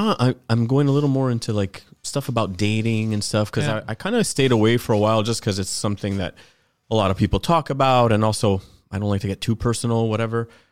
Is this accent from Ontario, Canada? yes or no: no; Montreal, Quebec, Canada; growing up in Montreal North, I grew up with Haitians